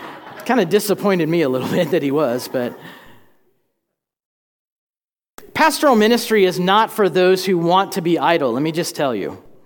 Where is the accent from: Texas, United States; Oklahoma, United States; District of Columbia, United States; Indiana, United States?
Oklahoma, United States; Tulsa; This was 2002, and I went back to my hometown of Tulsa, Oklahoma to become a youth pastor.